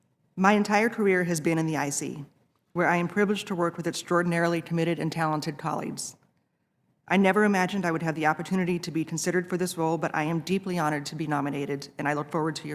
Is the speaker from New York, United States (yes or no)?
no; Tampa, Florida, United States; I grew up in Tampa, Florida, near MacDill Air Force Base.